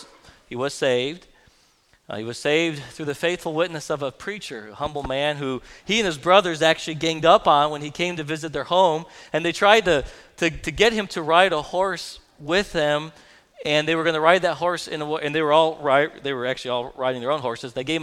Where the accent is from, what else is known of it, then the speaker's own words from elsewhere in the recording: United States; I'll stick with baseball. I'm an American, okay?